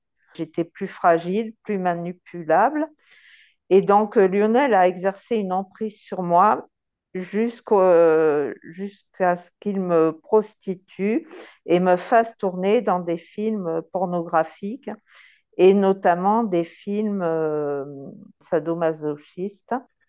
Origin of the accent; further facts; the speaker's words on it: Nouvelle-Aquitaine, France; born there; Oui, alors donc j'ai 57 ans. Je suis née dans les Landes où je vis actuellement.